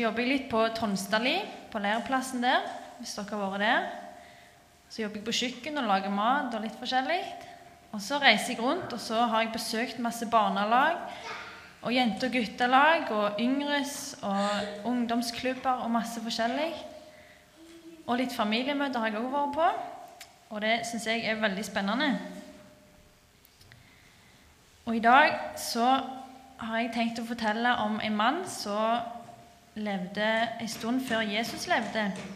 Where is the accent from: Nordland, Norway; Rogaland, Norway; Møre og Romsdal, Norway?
Rogaland, Norway; Jørpeland; og jeg kommer fra Jørpeland. Så jeg har tatt ferie i dag. Jeg er 20 år.